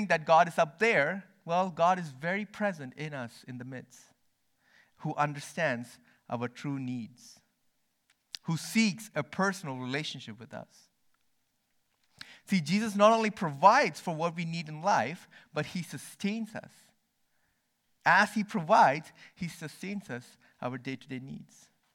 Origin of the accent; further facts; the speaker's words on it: India; moved away as an adult; now in Canada; I grew up in India for the first 18 years of my life, and then first time coming to Canada was to Thetis Island.